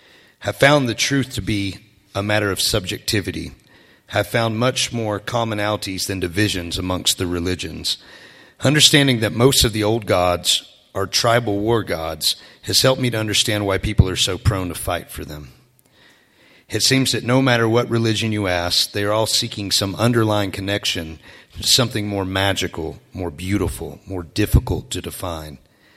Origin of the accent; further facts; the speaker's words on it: Georgia, United States; I was raised in Georgia by people who lived by this sense of honor. But growing up on a beautiful farm in the foothills of the Appalachian Mountains on old native land